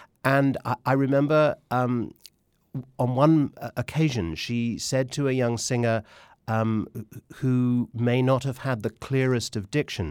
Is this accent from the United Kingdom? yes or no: yes; Wimbledon, London, United Kingdom; And I grew up in Wimbledon in southwest London